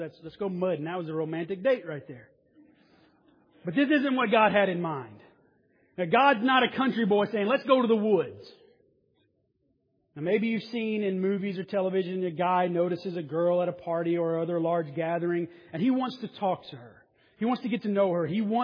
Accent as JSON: {"language": "English", "region": "the South", "country": "United States", "tie": "born or raised there", "said": "Now, I grew up in the South, and it was a very normal thing to have a date in the wilderness."}